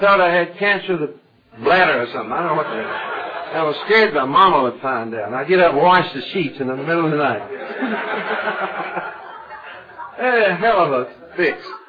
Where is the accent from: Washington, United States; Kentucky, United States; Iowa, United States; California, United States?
Kentucky, United States; I was from Kentucky, born and raised there, and I had to go home in a way to get straightened out.